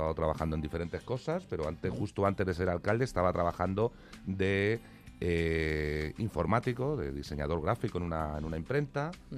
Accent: Ciudad Real, Castilla-La Mancha, Spain; yo y toda mi familia provenimos de La Mancha. Somos manchegos, nací en Ciudad Real. Y toda mi familia es también de un pueblecito llamado Aimiel, y yo nací en Ciudad Real capital.

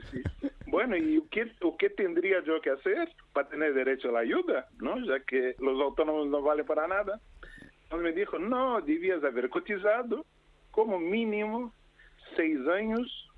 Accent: Brazil; now in Spain; Se llevo exactamente 20 años cotizados en España, ¿no? Que yo soy de Brasil.

